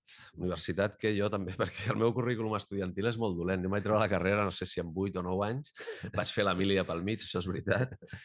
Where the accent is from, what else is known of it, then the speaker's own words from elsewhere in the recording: Cerdanyola del Vallès, Catalonia, Spain; jo soc de Cerdanyola del Vallès